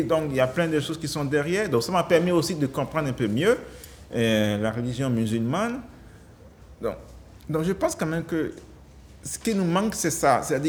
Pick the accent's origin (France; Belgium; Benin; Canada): Benin; parce que je suis béninois, là, c'est que je viens du Bénin